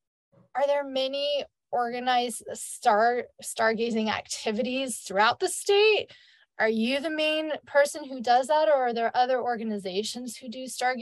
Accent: Idaho, United States; I grew up in Northern Idaho, and my family had a family cabin that all of my extended relatives used just west of Kalispell.

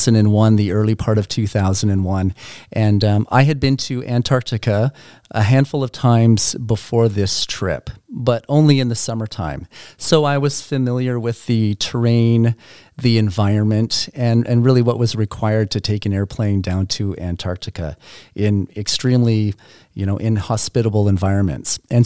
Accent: Burlington, Ontario, Canada; my wife, Shauna, and we come from Burlington, Ontario

